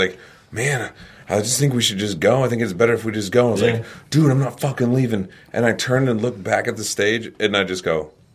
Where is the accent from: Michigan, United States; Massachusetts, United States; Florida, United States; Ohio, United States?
Massachusetts, United States; Nantucket; I'm from Nantucket Island.